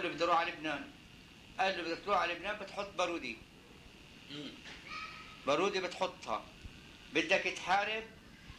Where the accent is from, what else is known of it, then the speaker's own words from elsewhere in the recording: Haifa, Palestine; moved away; انا لما طلعت من حيفا ركبنا بالترين تبع عكا ونزلنا بعكا، تركبنا ببوسطة.